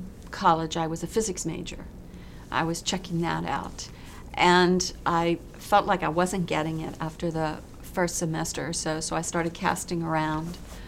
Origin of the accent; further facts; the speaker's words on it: Silver Spring, Maryland, United States; also born or lived in Texas; I was born and raised in Silver Spring, Maryland.